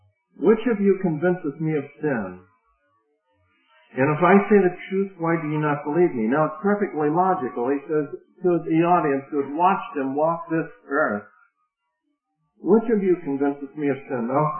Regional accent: United States; Now, this points up to me personally that I have responsibilities to my government because I am an American.

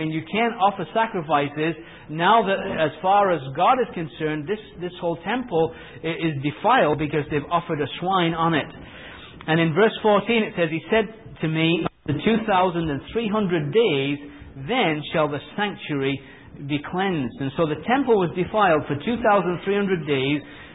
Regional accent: England, United Kingdom; And I can say that because I'm an Englishman

